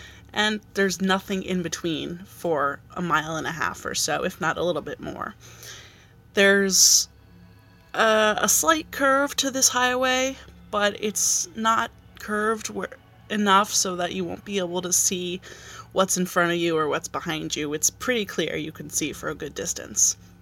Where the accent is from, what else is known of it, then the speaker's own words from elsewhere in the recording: Albany, New York, United States; I'm from Albany, New York.